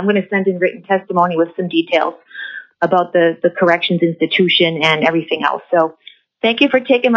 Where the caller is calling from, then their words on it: Shishmaref, Alaska, United States; And I'm calling from Shishmaref.